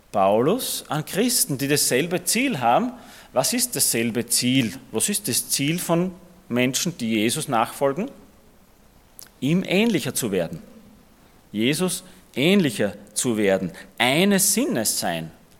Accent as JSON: {"language": "German", "country": "Austria", "said": "das ist eh bei uns in Österreich gang und gäbe."}